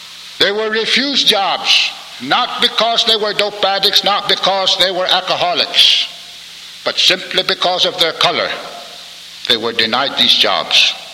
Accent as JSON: {"language": "English", "country": "United States", "said": "I'm proud to see our young Indian people taking part in these demonstrations."}